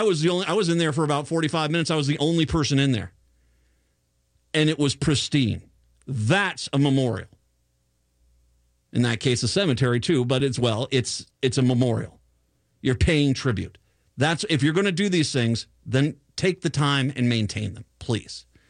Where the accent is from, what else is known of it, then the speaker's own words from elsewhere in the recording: United States; can I just tell you how proud as a veteran of the U.S. Army myself, as an American